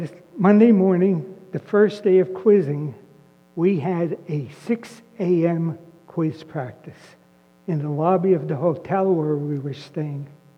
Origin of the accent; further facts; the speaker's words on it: Shenandoah, Pennsylvania, United States; See, I was born in Shenandoah, and that's where I grew up in the coal regions.